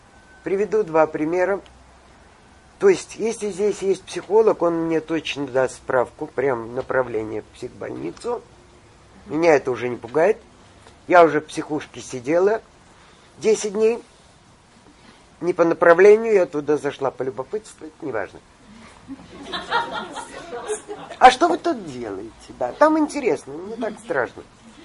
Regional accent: Baku, Azerbaijan; Однажды к нам приехал турок-подрядчик, а я же из Баку.

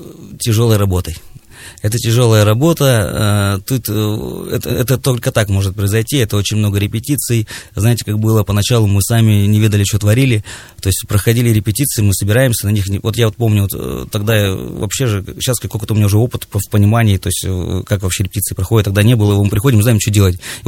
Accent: Novosibirsk, Novosibirsk Oblast, Russia; есть города, где мы вот сами из Новосибирска

